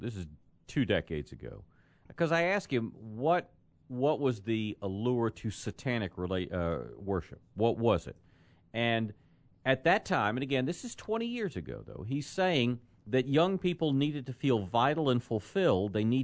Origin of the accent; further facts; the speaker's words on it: United States; But as an American, I do wish we were better represented in this beautiful procession of world leaders.